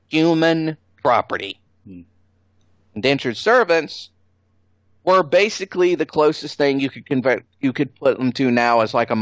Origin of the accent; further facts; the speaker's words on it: Georgia, United States; a lot of them especially were in penal colonies like my home state of Georgia.